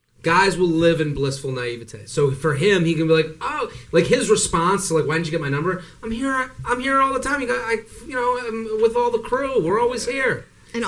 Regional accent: Boston, Massachusetts, United States; I'm from Boston.

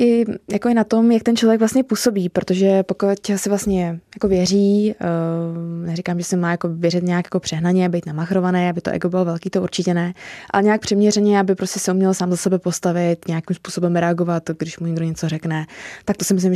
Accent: Horní Počernice, Prague, Czechia; my jsme jako vlastně z Horních Počernic, Prahy 9

